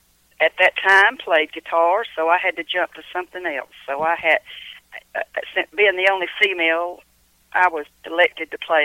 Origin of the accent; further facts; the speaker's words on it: Georgia, United States; also born or lived in Kentucky; No. Actually, I grew up in Georgia. I lived in Kentucky in the early part of 70s for bluegrass music.